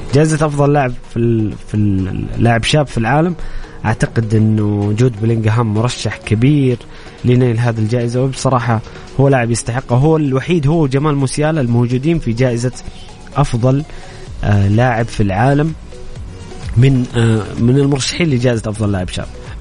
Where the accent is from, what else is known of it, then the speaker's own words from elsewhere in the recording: Saudi Arabia; من أجمل لحظاتنا كسعوديين تسجيل الهدف الثاني